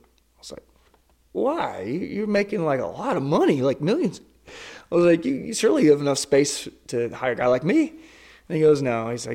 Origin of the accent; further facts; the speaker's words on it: United States; As an American, you're like, it's the most proudest thing.